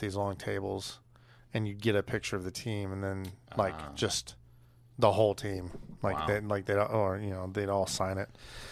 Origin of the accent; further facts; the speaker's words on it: West Covina, California, United States; We grew up in Los Angeles. Well, we grew up in West Covina, LA County.